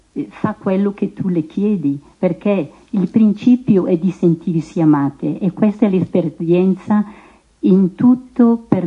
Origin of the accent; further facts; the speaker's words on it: Concesio, Lombardy, Italy; sono di Concesio